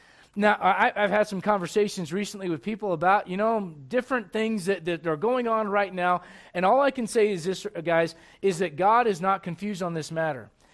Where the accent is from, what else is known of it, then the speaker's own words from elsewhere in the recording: United States; In other words, listen, I'm an American. I value free speech